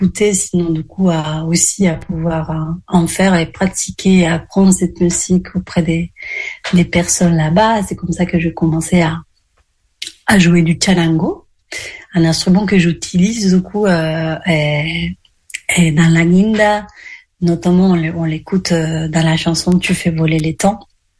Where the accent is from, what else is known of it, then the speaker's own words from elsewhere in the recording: Asturias, Spain; moved away as an adult; moi je viens du nord de l'Espagne, j'ai habité jusqu'à mes 23 ans là-bas, en Asturias.